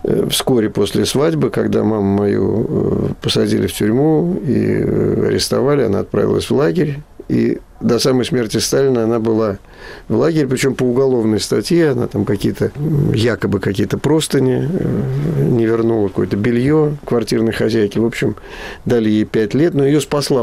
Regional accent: Moscow, Russia; born or raised there; moved away as an adult; also born or lived in Baku; now in Germany

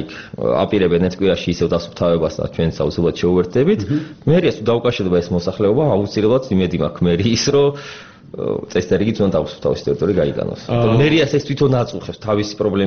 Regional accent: Tbilisi, Georgia; born there

